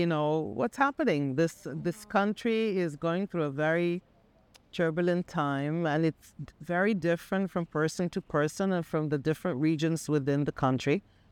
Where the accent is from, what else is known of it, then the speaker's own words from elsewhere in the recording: Jerusalem, Jerusalem District, Israel; born there; English is a second language; also born or lived in Tel Aviv; I was born in Jerusalem, fifth generation. I lived in Tel Aviv and I moved to the Galilee. I live in an off-the-grid village called Kleel.